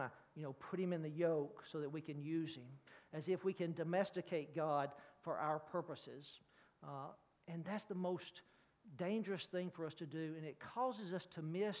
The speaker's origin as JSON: {"language": "English", "region": "Alabama", "country": "United States", "said": "Just a little bit about us, and you may have heard I'm from Alabama."}